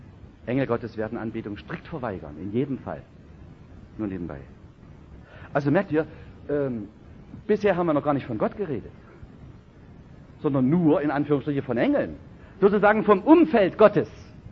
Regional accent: Saxony, Germany; So wie im Vogtland zum Beispiel, wo ich herkomme.

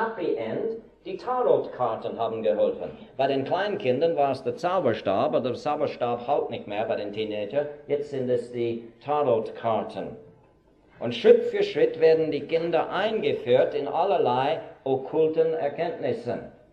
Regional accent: Switzerland; aber bei uns in der Schweiz gibt es zunehmend okkulten Einflüssen in den Schulbüchern.

